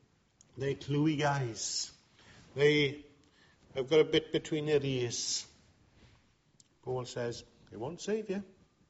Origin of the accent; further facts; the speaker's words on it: Wales, United Kingdom; God may have blessed us as a nation in Wales, but look at us today. Wealth being Welsh means nothing.